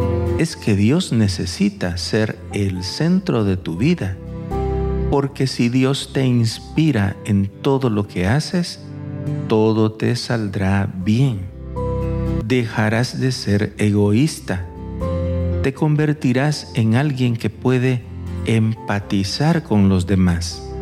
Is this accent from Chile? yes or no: no; El Salvador; Yo recuerdo que en mi país, El Salvador, hace unos 30 o 40 años